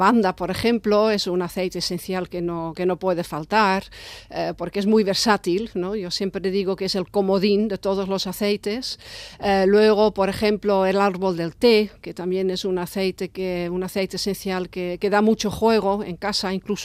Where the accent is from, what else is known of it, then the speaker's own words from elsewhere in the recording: Netherlands; Spanish is a second language; moved away as an adult; now in Mallorca, Spain; yo soy holandesa, pero la verdad es que casi ni me acuerdo porque llevo ya casi 40 años en Mallorca, vivo en Mallorca.